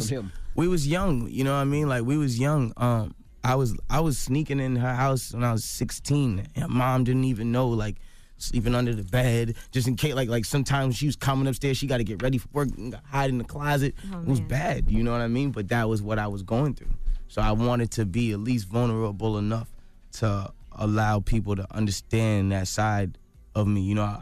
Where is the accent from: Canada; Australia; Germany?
Canada; I'm a kid from Canada.